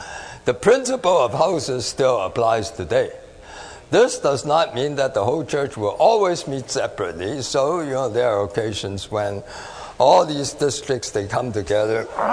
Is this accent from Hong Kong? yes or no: yes; Hong Kong; now in New York, United States; I grew up in Hong Kong